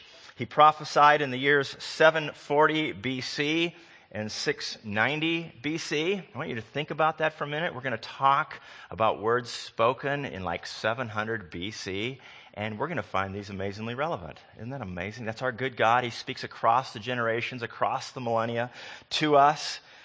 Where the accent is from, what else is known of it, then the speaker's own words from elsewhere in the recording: Seattle, Washington, United States; I'm from Seattle, Boeing.